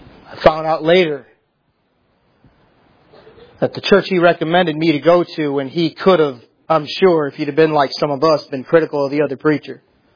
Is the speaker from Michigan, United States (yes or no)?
yes; Michigan, United States; They're all from Ohio anyways. I'm from Michigan.